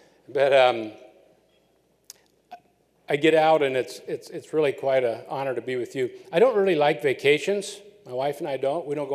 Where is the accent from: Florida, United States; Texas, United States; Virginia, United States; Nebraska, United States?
Nebraska, United States; now in Washington, United States; Although I live and work in Washington, I was born and raised in Nebraska. So I'm a Nebraska guy.